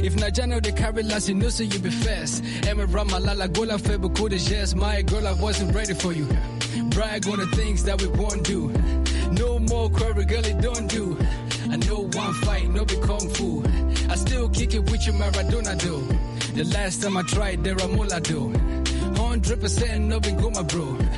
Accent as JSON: {"language": "French", "country": "Cameroon", "said": "Non, moi j'aime bien mon pays"}